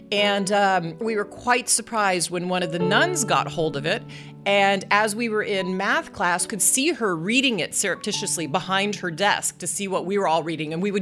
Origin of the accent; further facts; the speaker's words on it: Dallas, Texas, United States; I grew up in Dallas, Texas, and in our family, we had two girls.